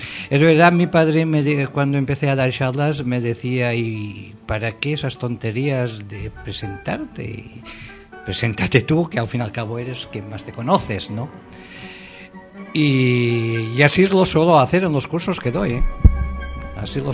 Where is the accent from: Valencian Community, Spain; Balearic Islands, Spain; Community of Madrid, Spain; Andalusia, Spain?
Balearic Islands, Spain; born there; accent: Mallorcan; como decimos en Mallorca, más acento mallorquín tengo, ¿no? Nací en Mallorca, trabajé bastante tiempo en Mallorca